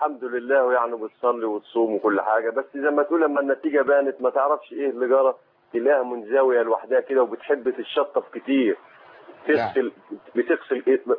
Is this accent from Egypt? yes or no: yes; Egypt